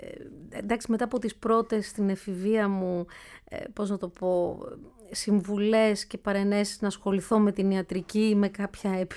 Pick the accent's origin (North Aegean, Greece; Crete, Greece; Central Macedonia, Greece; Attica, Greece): Attica, Greece; Athens; born there; γεννήθηκα στην Αθήνα, εδώ, πολύ κοντά, στο Λιτό, μάλιστα.